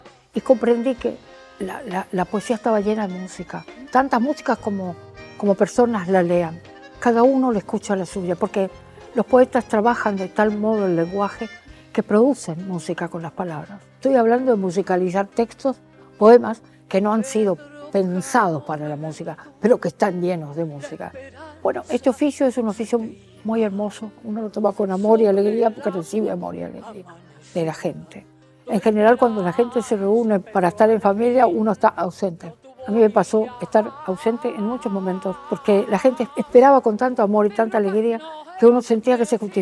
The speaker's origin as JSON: {"language": "Spanish", "region": "Corrientes", "country": "Argentina", "tie": "born there", "said": "soy cantautora de música popular. Nací en Corrientes en el año 1947."}